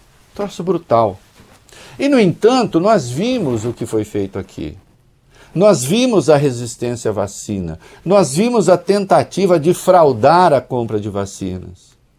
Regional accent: Brazil; me escandaliza como brasileiro lembrar que se não fosse o Supremo

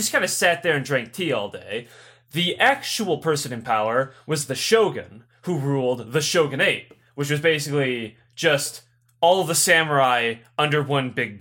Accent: United States; I'm an American.

